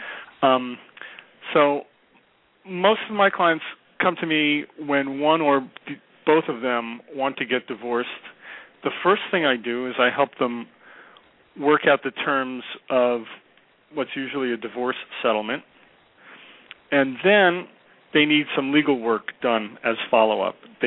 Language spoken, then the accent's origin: English; Yonkers, New York, United States; also born or lived in Bronx; I was born and raised in the Bronx in my early years, and then when I was a young little guy, we moved to Yonkers, and I lived in Yonkers through grade school and almost throughout high school